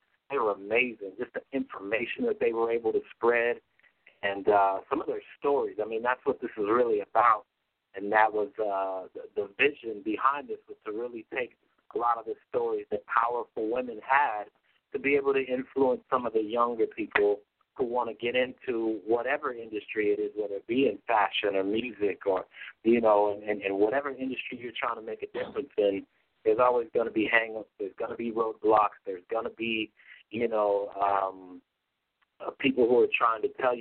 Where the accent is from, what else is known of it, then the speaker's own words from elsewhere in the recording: Denver, Colorado, United States; You know, I'm originally from Denver, Colorado. You know, I grew up in the burbs. I ain't afraid to say it.